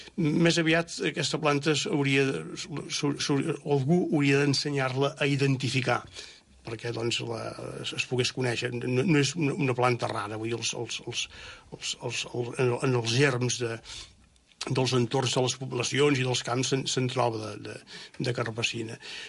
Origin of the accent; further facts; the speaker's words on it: Manresa, Catalonia, Spain; Sí, jo sóc fill de Manresa.